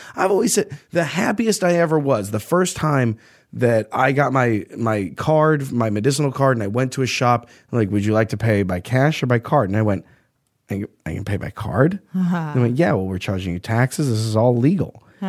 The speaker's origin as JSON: {"language": "English", "region": "New England", "country": "United States", "said": "I'm not gonna throw down California on the gauntlet of best growers. I'm from"}